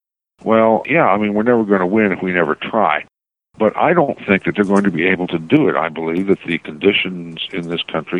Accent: the South, United States; I'm sorry to say, because I am a Southerner

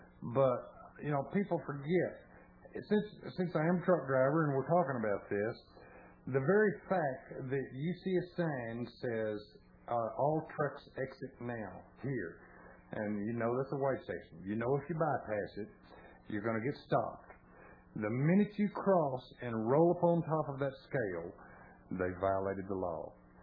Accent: Dallas, Texas, United States; I was born and raised working on Dallas Police Department vehicles and equipment.

